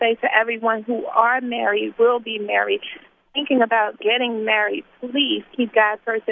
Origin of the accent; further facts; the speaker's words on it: Philadelphia, Pennsylvania, United States; I'm from Philadelphia